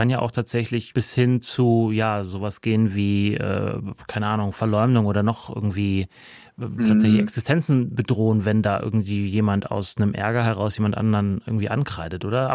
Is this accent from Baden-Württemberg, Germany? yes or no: no; Bavaria, Germany; also ich komme aus Bayern, da gibt es Bierfeste